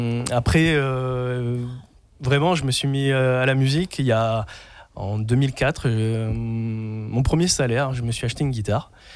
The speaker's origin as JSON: {"language": "French", "region": "Provence-Alpes-Côte d'Azur", "country": "France", "said": "C'était quand j'étais à Saint-Laurent-du-Var, parce que je suis des Alpes-Maritimes à la base."}